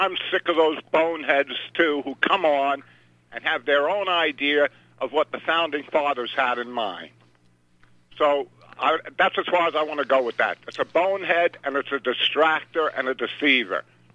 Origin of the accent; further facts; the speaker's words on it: New York, United States; I was born and raised in New York. I've told people this. My family, I come from a Democratic family.